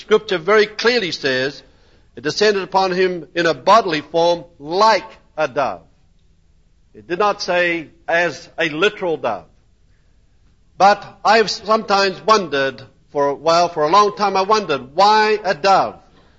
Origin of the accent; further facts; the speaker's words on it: New Zealand; because I was raised in New Zealand